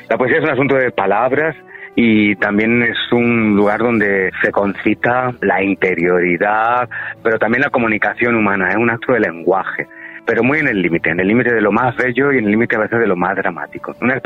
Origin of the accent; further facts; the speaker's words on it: Granada, Andalusia, Spain; soy granadino